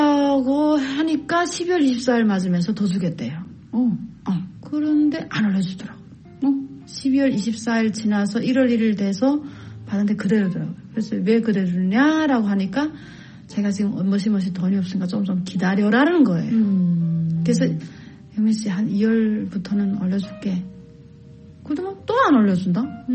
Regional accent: South Korea; moved away as an adult; now in United States; 나 한국에서 왔는데 이렇게 해서 이렇게 하는 사람이다

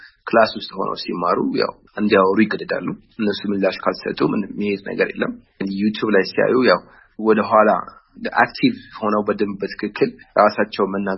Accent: Addis Ababa, Ethiopia; አሁንም ተወልጄ ያደኩትኝ አዲስ አበባ ነው። ያደኩትኝ ወደ ጨርቆስ አካባቢ ነው።

